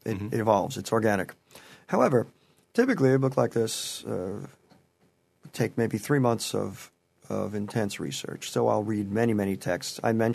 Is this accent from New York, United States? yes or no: yes; Peekskill, New York, United States; I had heard of an incident in my hometown of Peekskill, New York, on the Hudson River